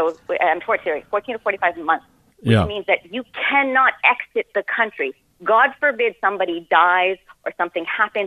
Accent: Canada; now in United States; I'm Canadian.

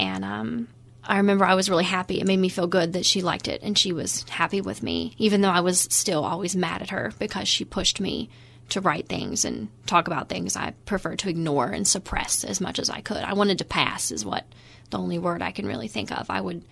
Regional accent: Appalachia, United States; and I did because I knew by then I was from Appalachia, but some people didn't.

